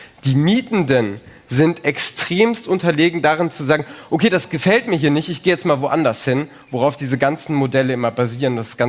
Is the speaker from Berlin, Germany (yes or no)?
yes; Berlin, Germany; wir kommen aus Berlin und kennen uns da so am besten mit aus.